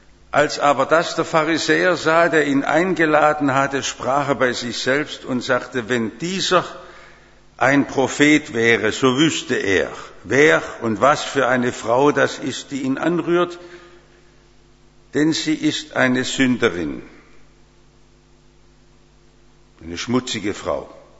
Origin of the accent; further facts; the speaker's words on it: Bad Cannstatt, Baden-Württemberg, Germany; Ich komme ja aus Cannstatt und da steht die große Fruchtsäule mitten auf unserer Wiesen, dem Cannstatter Wasen.